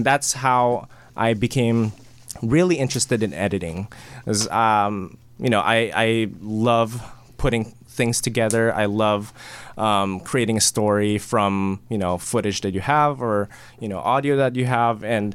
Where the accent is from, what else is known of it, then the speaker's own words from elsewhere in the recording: Philippines; we're all born and raised in the Philippines as well.